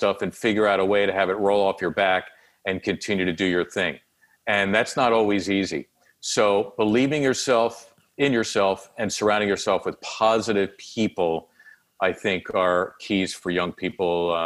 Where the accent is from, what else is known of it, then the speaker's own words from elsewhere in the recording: Philadelphia, Pennsylvania, United States; I hearken back to the kid growing up in Northeast Philly who first began to hear those sounds when my father took me to a Sixers game when I was 8 years old.